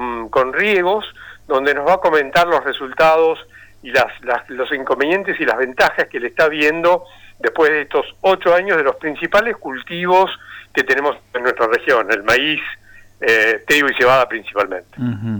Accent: Argentina; Como ciudadanos argentinos, tan caro a todos, siempre lo llevamos en nuestro corazón.

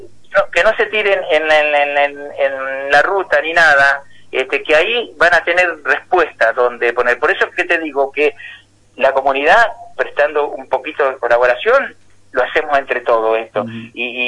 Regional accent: Saldungaray, Buenos Aires Province, Argentina; nosotros orgullosos estamos de decir que somos de Saldungaray.

